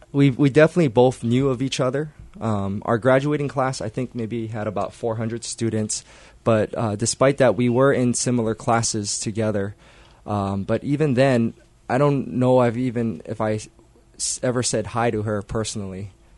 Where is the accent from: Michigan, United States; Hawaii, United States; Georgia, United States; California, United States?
Hawaii, United States; Pearl City; We're both actually born and raised in Pearl City, and we grew up just minutes apart from each other.